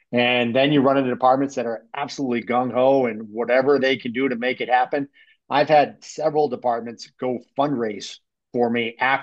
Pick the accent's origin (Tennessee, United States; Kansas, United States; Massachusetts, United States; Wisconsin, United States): Massachusetts, United States; obviously Massachusetts, where we started, and that's my home state